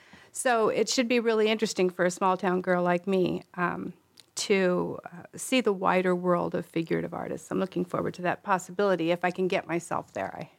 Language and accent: English; Alaska, United States; I grew up here in Alaska.